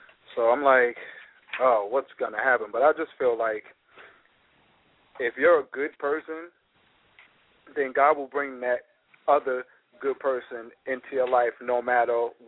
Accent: Bronx, New York, United States; I'm from the Bronx.

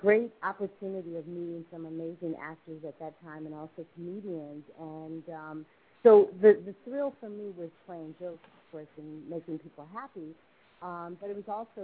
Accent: San Francisco, California, United States; I'm from San Francisco, born and raised, and, you know, I just have a deep appreciative love and respect for theater and actors.

